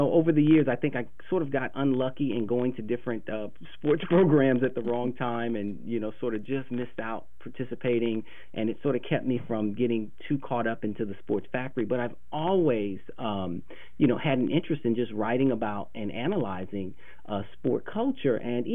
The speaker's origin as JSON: {"language": "English", "town": "St. Louis", "region": "Missouri", "country": "United States", "said": "Well, I am from St. Louis, Missouri"}